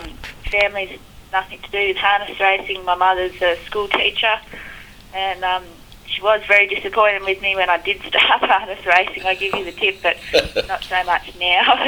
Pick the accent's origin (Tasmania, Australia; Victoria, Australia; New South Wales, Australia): Tasmania, Australia; St Helens; Born and bred in St Helens on the East Coast. Since then, my family's relocated to Hobart. Yeah, but I lived here for most of my life. I've only been on the mainland now for 4 years.